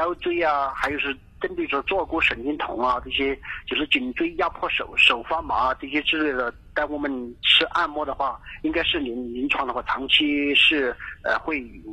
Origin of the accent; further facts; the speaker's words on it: Luzhou, Sichuan, China; 我是来自四川泸州的